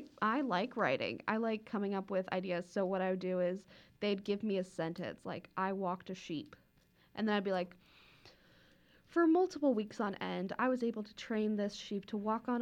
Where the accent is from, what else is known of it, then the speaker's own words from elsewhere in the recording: Lincoln, Nebraska, United States; so I'm from Lincoln. I live in the city, so I don't do 4-H.